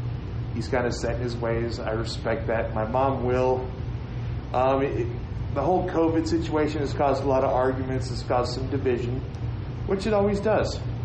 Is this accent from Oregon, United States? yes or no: yes; Tillamook, Oregon, United States; Yes, I'm originally from Oregon. I grew up in the town of Tillamook. It's known for the cheese factory. I went to high school there.